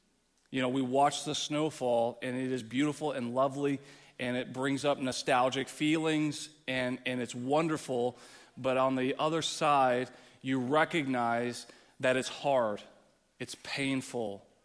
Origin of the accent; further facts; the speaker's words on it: Texas, United States; growing up in Texas, I'm used to seeing this visual.